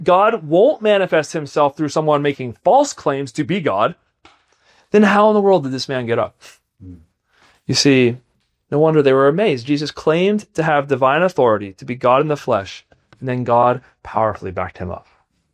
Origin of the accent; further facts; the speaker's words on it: New York, United States; Now as a New Yorker, I kind of get that. Like we know how to wait in line.